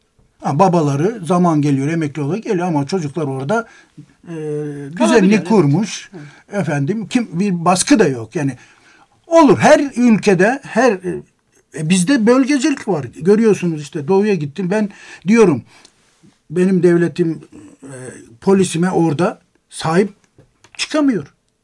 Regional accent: Bulgaria; moved away as an adult; orada yetiştim. Evet. Yani 27 yaşına kadar.

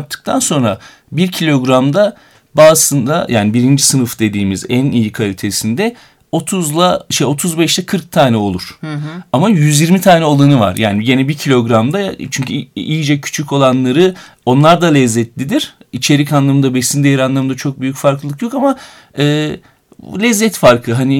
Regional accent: Aydın, Turkey; Bu benim de memleketim olması sebebiyle hep söylenen bir cümle vardır. Hani Aydın Ovası için böyle söylerler.

